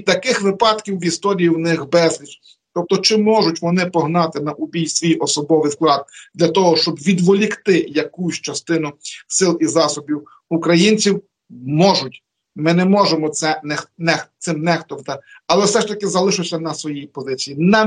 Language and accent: Ukrainian; Lviv, Lviv Oblast, Ukraine; Бо і по моєму рідному Львові важкі ракетні удари здійснюються саме із території Білорусі.